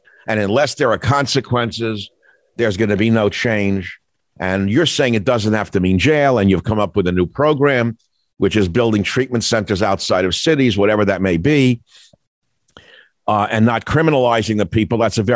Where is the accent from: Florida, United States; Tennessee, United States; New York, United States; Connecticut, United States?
New York, United States; Oh, I grew up in New York. I had two friends that went down that road.